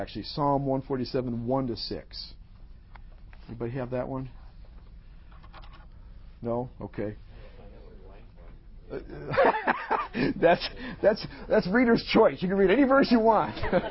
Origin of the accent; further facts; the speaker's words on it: Grand Rapids, Michigan, United States; Actually, I grew up in Grand Rapids, where the Christian Reformed Church, the CRC, is sort of centered and headquartered.